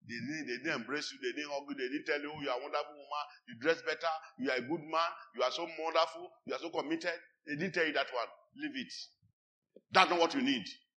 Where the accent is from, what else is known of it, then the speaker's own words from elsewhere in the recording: Kaduna, Kaduna State, Nigeria; I said, I'm from Kaduna.